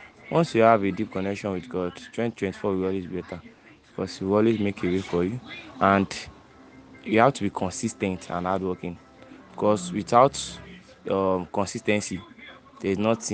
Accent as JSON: {"language": "English", "country": "Nigeria", "second_language": "English", "said": "I'm from Nigeria."}